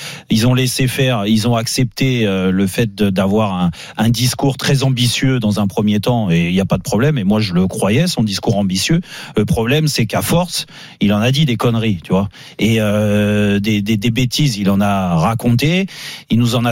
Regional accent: Corsica, France; Je suis un vrai corse, je suis un homme libre, moi.

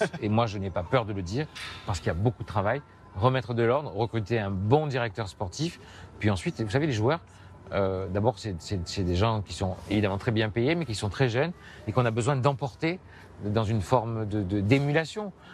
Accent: Marseille, Provence-Alpes-Côte d'Azur, France; en tant que Marseillais, comme n'importe qui, j'en ai un peu marre de cette gestion.

